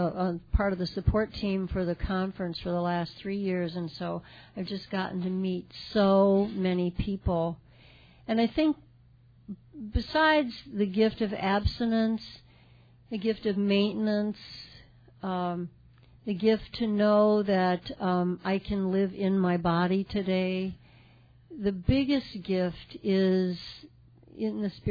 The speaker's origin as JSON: {"language": "English", "town": "Glenwood", "region": "New Mexico", "country": "United States", "said": "I'm from Glenwood, New Mexico."}